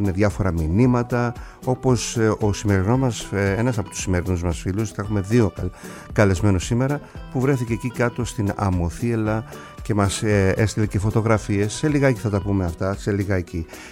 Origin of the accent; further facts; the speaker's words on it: Kasos, South Aegean, Greece; όλοι οι τελευταίοι από το νησί μου την Κάσο.